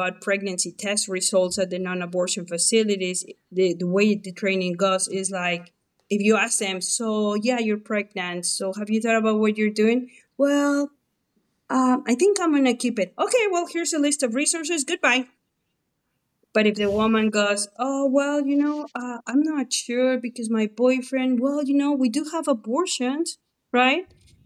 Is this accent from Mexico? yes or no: yes; Mexico; moved away as an adult; Okay, if my accent didn't give me away, guys, I'm Mexican. I moved here from Mexico when I was about 18. That's about 30 years ago.